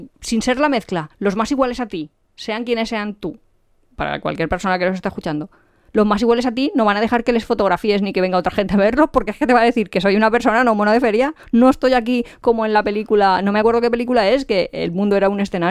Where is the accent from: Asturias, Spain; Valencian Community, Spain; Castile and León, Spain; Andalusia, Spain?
Valencian Community, Spain; pero si nosotros somos valencianos